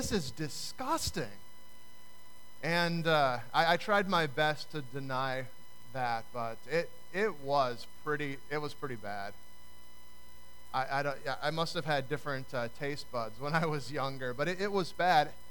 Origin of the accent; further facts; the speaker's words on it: Cedar Rapids, Iowa, United States; my family and I were traveling through my hometown, Cedar Rapids, Iowa